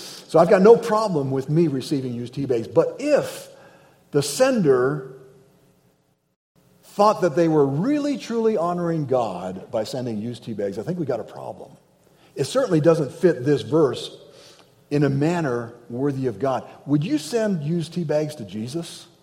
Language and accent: English; Nigeria; also born or lived in United States; My parents were missionaries in the country of Nigeria. I was born here in the States, but at 3 months old, they headed back to Africa.